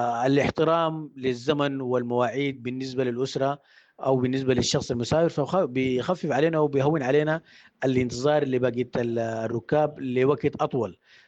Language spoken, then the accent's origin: Arabic; Sudan; نحن كشعب سوداني